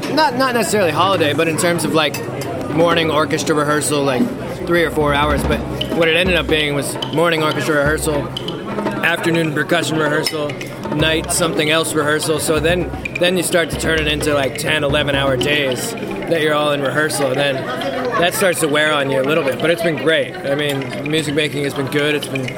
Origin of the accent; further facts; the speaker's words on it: New York City, New York, United States; I'm from New York City.